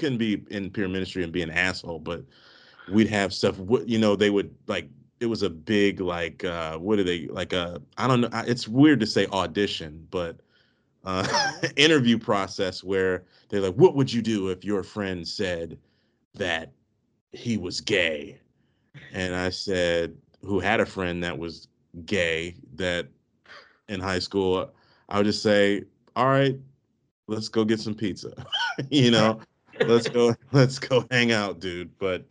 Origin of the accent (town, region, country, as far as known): Maryland, United States; born or raised there